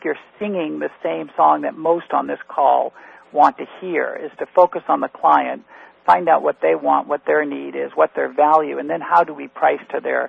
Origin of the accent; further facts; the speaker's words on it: Florida, United States; If you're in my home state of Florida, that's one attorney for every 260 Floridians.